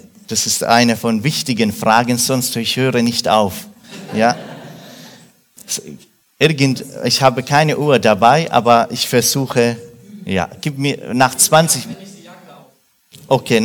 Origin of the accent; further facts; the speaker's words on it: Iraq; German is a second language; now in Germany; weil ich komme aus Irak, ich kann arabische Sprache und arabische Kultur